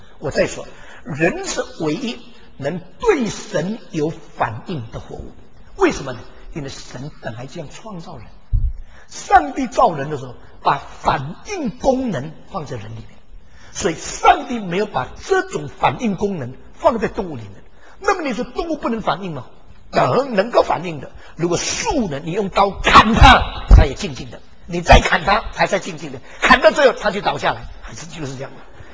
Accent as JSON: {"language": "Chinese", "country": "China"}